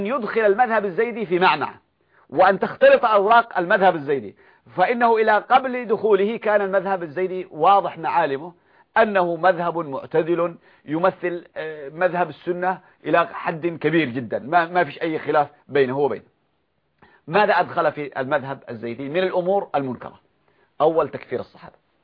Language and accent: Arabic; Yemen